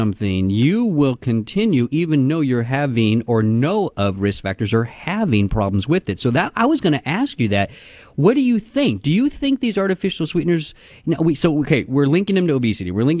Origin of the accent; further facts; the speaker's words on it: the South, United States; I'm from the South. Come on, we drink sweet tea.